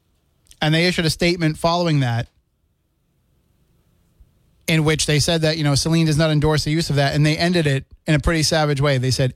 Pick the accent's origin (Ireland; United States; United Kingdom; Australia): United Kingdom; It's just that I'm a British musician, and I don't think that my music has any place in American politics